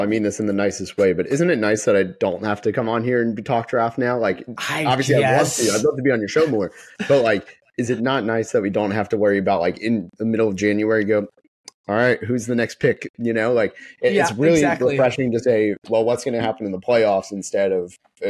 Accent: Dallas, Texas, United States; also born or lived in Orlando, Florida; I was born in Orlando, moved to Dallas when I was a young kid, didn't know who to root for.

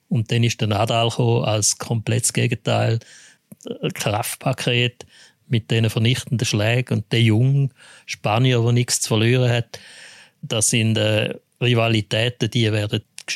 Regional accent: Switzerland; Also ich glaube, bei uns in der Schweiz ist vor allem vielfach, habe ich immer gehört

